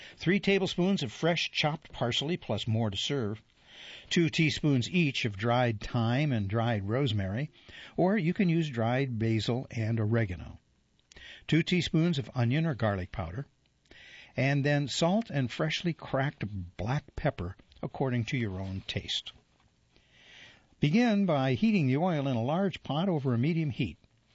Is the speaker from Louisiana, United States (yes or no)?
no; Ohio, United States; also born or lived in California; Almonds, where I grew up in Ohio. But I lived in California for a while, up north, and they called them almonds.